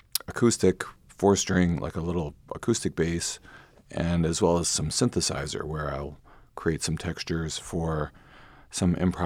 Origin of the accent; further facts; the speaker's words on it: Detroit, Michigan, United States; born there; also born or lived in San Francisco; Well, I was born in Detroit, and I've lived in Michigan most of my life, and I lived out in San Francisco for about 7 years.